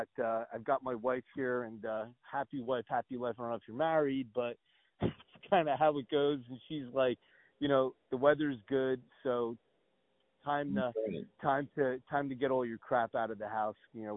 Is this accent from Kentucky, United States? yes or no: no; New Jersey, United States; I come from New Jersey. You know how they do it in New Jersey.